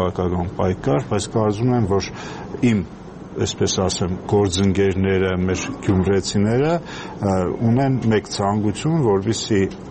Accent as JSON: {"language": "Armenian", "town": "Gyumri", "region": "Shirak", "country": "Armenia", "said": "բայց ես ինքս որպես գյումրեցի, մենք քաղաքական տարբեր հարտակներում մեր ընկերների հետ միշտ եղել ենք"}